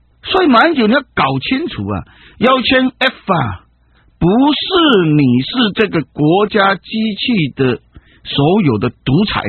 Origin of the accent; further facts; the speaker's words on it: Taiwan; 台湾这个地方有我们台湾人喜欢的山川自然，还有我们台湾人祖先的坟墓，还有我们的家人，还有我们住在的熟悉的社区的。